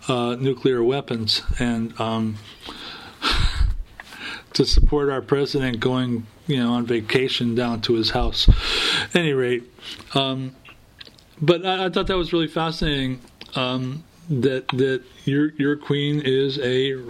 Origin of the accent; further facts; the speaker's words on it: United States; There's a being an American and not a Brit.